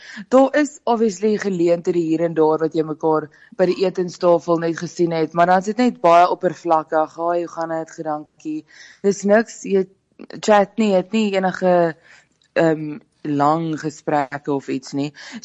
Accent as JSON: {"language": "Afrikaans", "region": "KwaZulu-Natal", "country": "South Africa", "lives_now": "Pretoria, South Africa", "said": "ek kom van KwaZulu-Natal af en ek bly nou in Pretoria"}